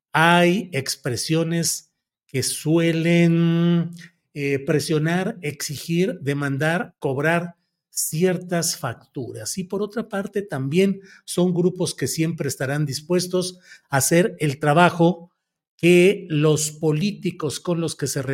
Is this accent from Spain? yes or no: no; Mexico; born there; Hasta Gómez Palacio, que es parte de la Laguna, donde yo nací, la Laguna, Torreón, Gómez Palacio, Lerdo, Francisco y Madero